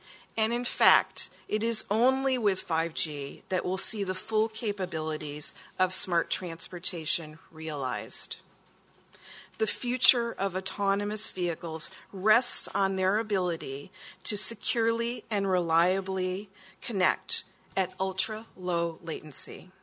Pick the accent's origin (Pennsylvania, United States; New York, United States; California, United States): California, United States; I'm from California, so it's very early morning for me.